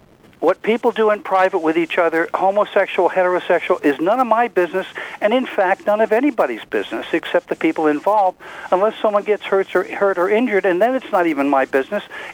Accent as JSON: {"language": "English", "town": "New York City", "region": "New York", "country": "United States", "tie": "born or raised there", "said": "I'm almost 70, and over the years I grew up in New York City, and I've had homosexual friends almost all my life."}